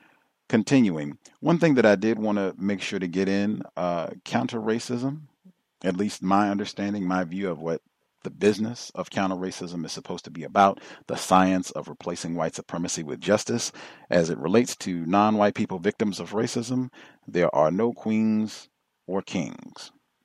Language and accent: English; Brooklyn, New York, United States; I saw this up close when I was growing up in Brooklyn during the 1970s and 1980s.